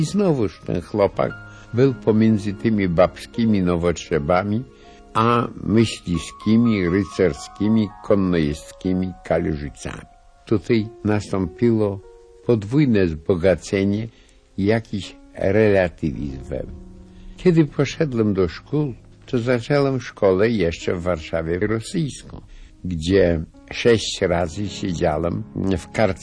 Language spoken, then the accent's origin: Polish; Minsk Region, Belarus; Wychowałem się w dwóch środowiskach rodzinnych. Jedno to było w tej bramie smoleńsko-witebskiej, dom ojca, Kałużyce, a drugie, dom matki, na katolickiej, poczciwej, parafiańskiej Kowińszczyźnie, gdzie matriarchat panował od 4 pokoleń.